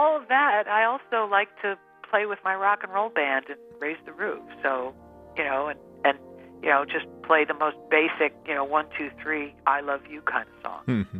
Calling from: Virginia, United States; From Virginia.

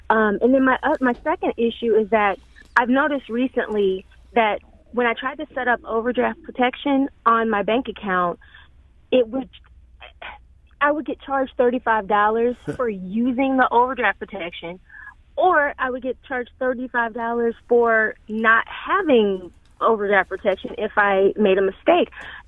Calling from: St. Louis, Missouri, United States; Yes, I'm calling from St. Louis City

